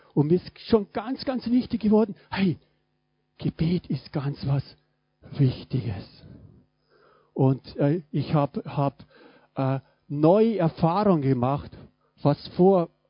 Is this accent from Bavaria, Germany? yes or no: yes; Bavaria, Germany; ich komme aus Bayern und meine Eltern waren Landwirte, also ich kenne das Leben auf dem Bauernhof und wir waren so typisch auch so katholische Familie